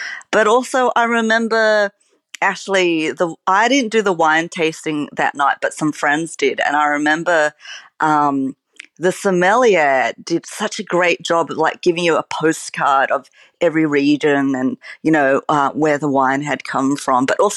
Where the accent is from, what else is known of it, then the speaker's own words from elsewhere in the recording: Cabramatta, New South Wales, Australia; I grew up in Cabramatta, where there's like a very, and still is, a strong like Vietnamese kind of like culinary influence in the area because of the refugees who had come out after the Vietnam War.